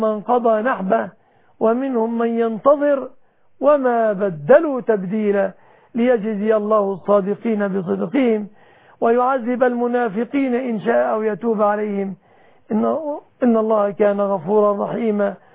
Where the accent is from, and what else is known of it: Egypt